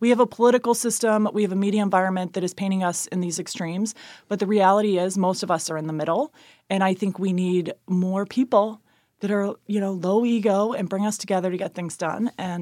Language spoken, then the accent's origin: English; Cincinnati, Ohio, United States; So I'm a mom who lives in Clifton, born and raised here in Cincinnati. I grew up in Pleasant Ridge and went to Nativity for grade school and Ursuline for high school.